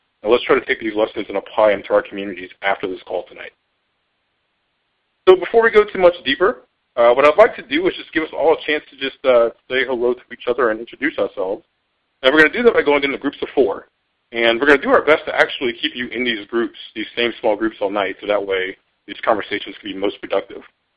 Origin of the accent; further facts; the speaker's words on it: North Carolina, United States; whether they be in Texas or my home state of North Carolina, or lots of other states.